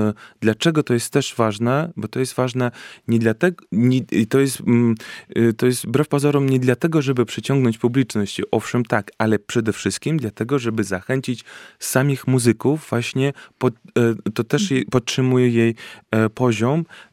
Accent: Belarus; Polish is a second language; moved away as an adult; now in Kraków, Poland; nie jestem ani z Polski, ani z Krakowa, mimo wszystko nawet jak jestem po jakiś czas już związany i z Polską i już z Krakowem, natomiast będąc dyrektorem artystycznym u siebie na Białorusi

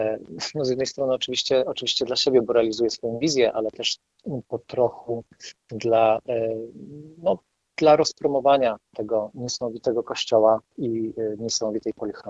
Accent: Tychy, Silesian Voivodeship, Poland; moved away as an adult; Jestem z urodzenia Tyszaninem. Urodziłem i wychowałem się w Tychach i potem dopiero w okresie studenckim jakby wyemigrowałem i no już do Tychów nie wróciłem

